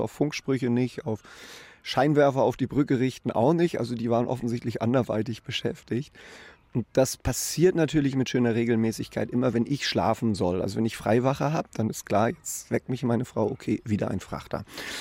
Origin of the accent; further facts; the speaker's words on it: Germany; Ja, als erstes Mal ist man als Deutscher natürlich empört, weil einem die Vorfahrt genommen wird.